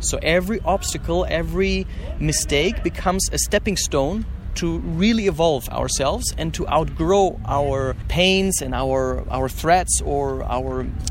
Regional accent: Germany; I came from Germany I invested all my holidays first to come down and really cultivate the land together with the guys.

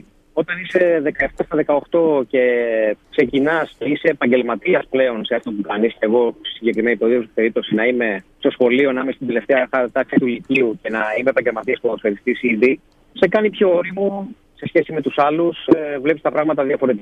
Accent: Greece; είναι πάρα πολύ μεγάλη η υπερηφάνεια και σαν Έλληνας πλέον, γιατί εκπροσωπείς και την πατρίδα σου στο εξωτερικό.

